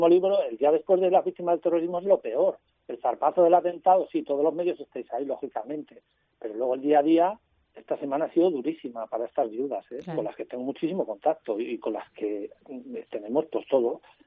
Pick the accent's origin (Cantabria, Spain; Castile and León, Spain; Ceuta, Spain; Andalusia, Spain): Castile and León, Spain; Ciudad Rodrigo; now in Gipuzkoa, Spain; yo vivo en Guipúzcoa, soy de Ciudad Rodrigo